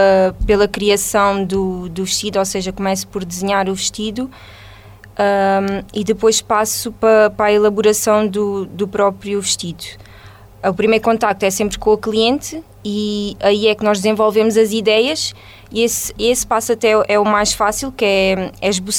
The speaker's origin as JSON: {"language": "Portuguese", "region": "Alentejo", "country": "Portugal", "said": "a melhor decisão mesmo foi voltar para o Alentejo e criar o meu negócio aqui, porque é daqui que eu sou e sempre tive orgulho em dizer que sou do Alentejo"}